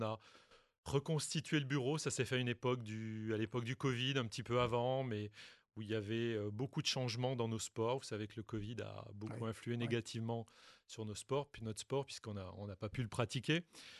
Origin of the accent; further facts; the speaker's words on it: Nouvelle-Aquitaine, France; born there; Moi, je suis né au Pays Basque, en fait. Arrivé à Bordeaux pour mes études, j'avais pas trop de pelote basque à proximité, en tout cas moins que chez moi.